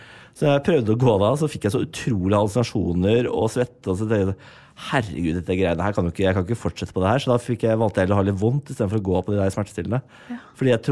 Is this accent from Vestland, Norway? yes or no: no; Moss, Østfold, Norway; Jeg er fra Moss, ok.